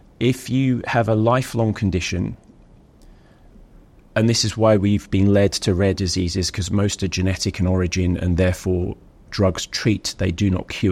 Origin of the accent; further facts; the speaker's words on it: Cambridge, East of England, United Kingdom; But so I'm a chemist from Cambridge.